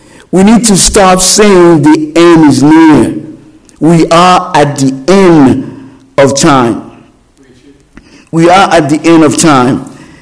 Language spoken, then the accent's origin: English; Haiti; I'm from Haiti.